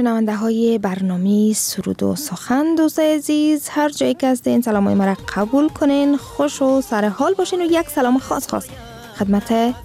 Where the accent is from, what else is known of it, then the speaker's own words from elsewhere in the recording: Afghanistan; قسمی که ما میگیم ما افغان هستیم